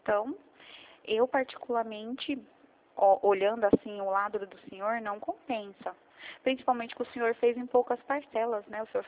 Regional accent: Mogi Guaçu, São Paulo, Brazil; nós somos de Mogi Guaçu, o senhor já ouviu falar? Interior de São Paulo.

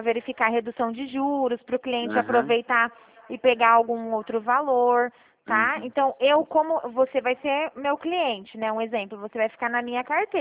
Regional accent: São Paulo, Brazil; Eu sou paulista, aqui do estado de São Paulo.

